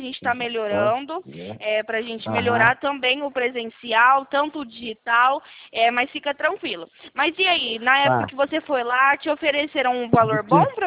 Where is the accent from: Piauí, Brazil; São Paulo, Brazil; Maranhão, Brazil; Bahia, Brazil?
São Paulo, Brazil; Campinas; Eu sou aqui de Campinas, do interior de São Paulo.